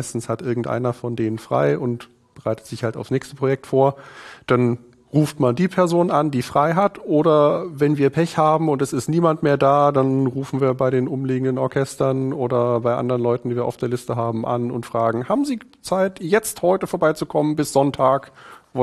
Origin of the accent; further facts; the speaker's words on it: Berlin, Germany; Berlin. Ich komme aus Berlin, genau.